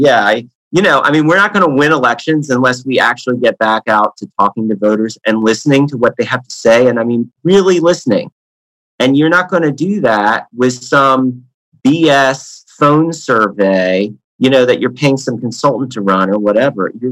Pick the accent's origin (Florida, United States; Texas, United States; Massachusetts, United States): Florida, United States; I grew up in Pinellas. I was born and raised here. We're raising our three little kids here.